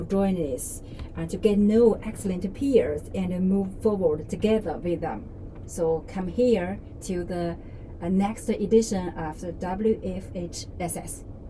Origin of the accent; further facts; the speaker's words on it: Beijing, China; I come from Beijing, China. And now I work as a head nurse in the Center of Sterile Supply Department.